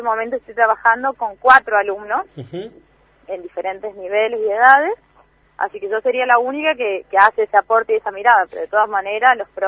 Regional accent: Tucumán, Argentina; Yo soy del norte, soy tucumana.

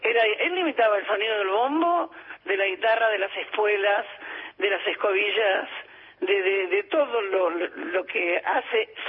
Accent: Buenos Aires, Argentina; also born or lived in Santiago del Estero; Mi papá era santiagueño, y nosotros nos criamos mitad en Santiago, mitad en Buenos Aires, nacimos todos acá

